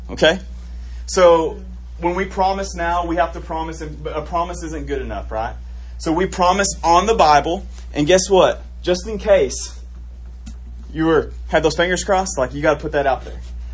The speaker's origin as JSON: {"language": "English", "town": "Norfolk", "region": "Arkansas", "country": "United States", "lives_now": "Conway, United States", "said": "I'm from Norfolk, Arkansas. Way to the east of here in northern Arkansas, but I actually live in Conway now."}